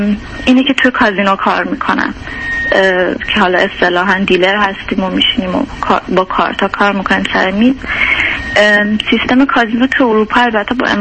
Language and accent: Persian; Iran; moved away as an adult; now in Europe; من 26 سالم از اروپا باهاتون تماس میگیرم. 4 سال پیش من از ایران تنهایی اومدم اروپا، بعد اینجا پناهنده شدم و جواب پناهندگیم اومد.